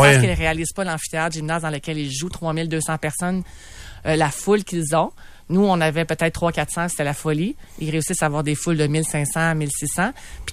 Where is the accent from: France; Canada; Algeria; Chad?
Canada; Quebec; Je venais de la Rive-Sud